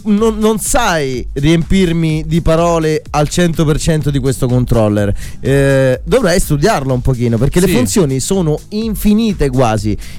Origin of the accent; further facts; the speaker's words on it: Paliano, Lazio, Italy; born there; now in Paliano, Italy; magari lavoro a Roma, ma il mio paese di residenza, i miei amici, la mia vita è a Paliano.